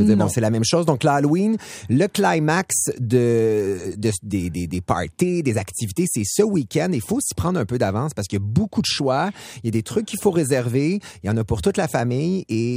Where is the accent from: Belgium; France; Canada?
Canada; Saint-Jean-sur-Richelieu, Quebec; moi je viens de Saint-Jean-sur-Richelieu, sur la banlieue.